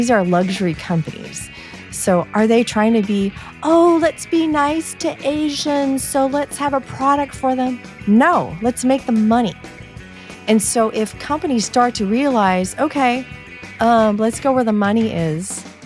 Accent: Seattle, Washington, United States; Well, I grew up in Seattle. I'm a Seattleite. I am also Japanese, Chinese, and Swedish, fourth generation in America.

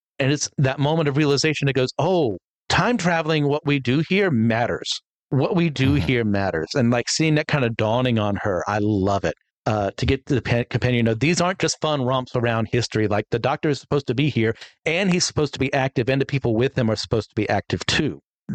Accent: North Carolina, United States; So I'm a yokel from North Kakalaki, so I say Clara.

